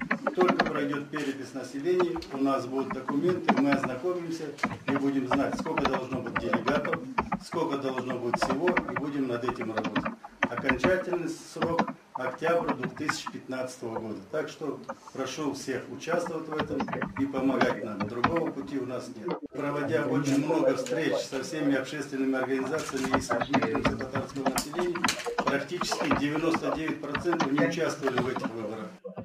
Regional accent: Crimea, Ukraine; Мы, крымские татары, хотим работать во всех структурах власти, начиная от Москвы, кончая Магаданом и Крымом.

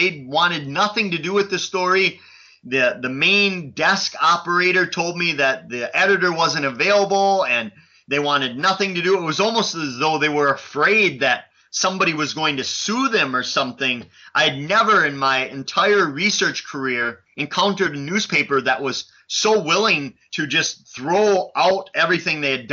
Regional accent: Wisconsin, United States; Of course, I'm from the North Woods of Wisconsin

